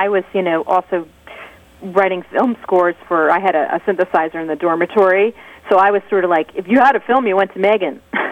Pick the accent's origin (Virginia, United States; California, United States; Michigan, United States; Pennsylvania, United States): Pennsylvania, United States; I grew up outside Philadelphia.